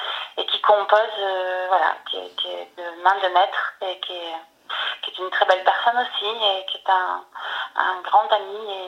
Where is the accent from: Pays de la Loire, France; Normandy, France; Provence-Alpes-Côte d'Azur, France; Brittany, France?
Provence-Alpes-Côte d'Azur, France; Marseille; born there; je suis native de Marseille et que j'ai une partie de mon cœur toujours dans le sud.